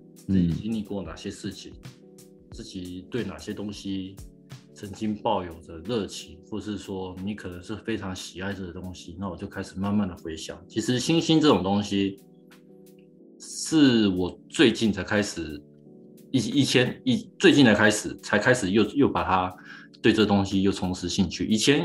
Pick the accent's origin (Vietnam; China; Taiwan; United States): Taiwan; Taipei; also born or lived in Hokuriku, Japan; 可是因为我从小在台北长大的嘛